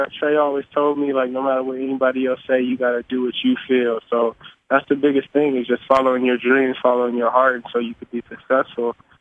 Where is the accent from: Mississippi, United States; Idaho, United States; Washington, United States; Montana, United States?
Washington, United States; Lake Stevens; One of those schools that I kind of grew up by because I grew up in Lake Stevens, so I always wanted to go to Western